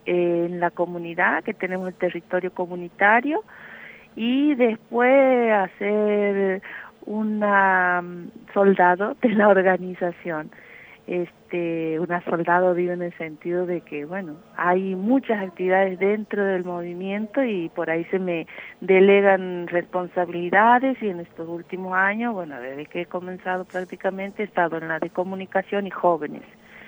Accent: Santiago del Estero, Argentina; De Quimilí, es una ciudad en la que está, bueno, una de las ciudades más cerca de la comunidad de donde soy originaria, y de Santiago Capital serán unos 210, 220 kilómetros más o menos al este.

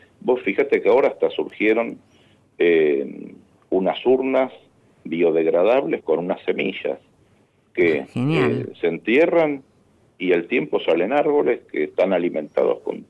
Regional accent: Argentina; de cómo somos los argentinos de mandarnos la parte

